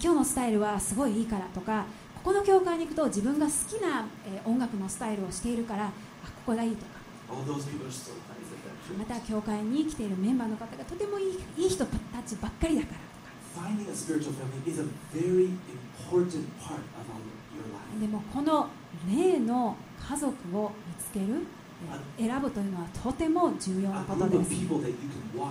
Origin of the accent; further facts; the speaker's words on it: Kyushu, Japan; いや、私は九州男児だから九州に帰る。